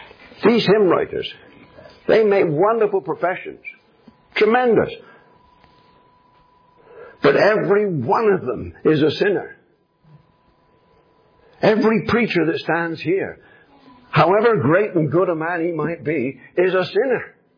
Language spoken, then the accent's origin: English; England, United Kingdom; I am an Englishman. Some of you are English too. That means I have Puritan genes within me.